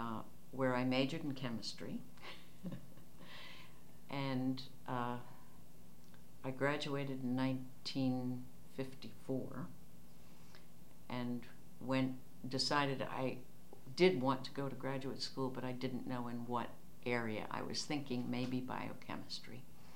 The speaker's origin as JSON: {"language": "English", "town": "New York City", "region": "New York", "country": "United States", "tie": "born or raised there", "said": "Yes, I was born in New York City at the Beth Israel Hospital in Manhattan. We lived in Queens, in Sunnyside, until I was 10."}